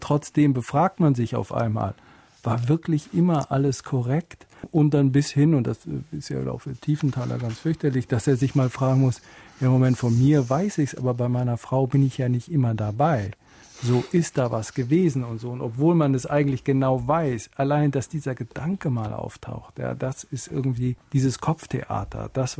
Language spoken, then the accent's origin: German; Berlin, Germany; ich bin in Berlin aufgewachsen, ich war als Kind in Berlin, in dieser Frontstadt